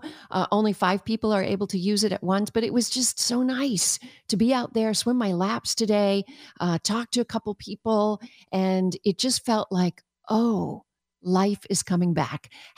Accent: Canada; being a Canadian

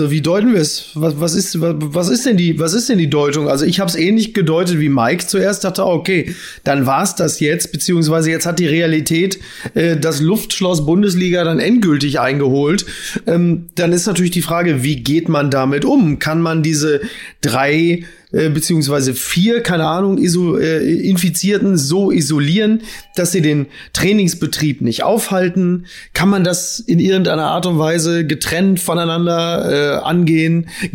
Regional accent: Belgium; Ja, also als Belgier war ich auch der Ansicht.

